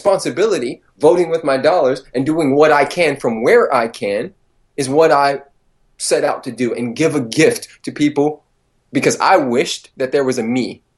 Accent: United States; A, I was super fucking American. Not that I'm calling American too bad or good or anything, but I was a very brainwashed kid for quite a while.

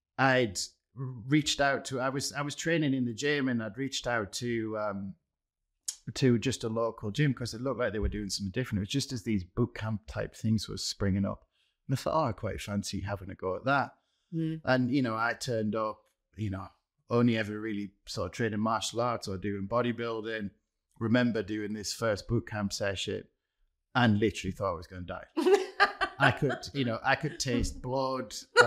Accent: Newcastle, North East England, United Kingdom; I grew up in Newcastle as well. And if anybody knows, in Newcastle it's all football.

